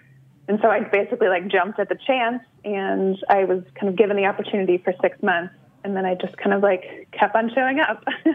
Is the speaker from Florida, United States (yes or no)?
yes; Florida, United States; also born or lived in New York; I think growing up in Florida is one of those things where you hate it when you're actually growing up there, but you love it once you leave it.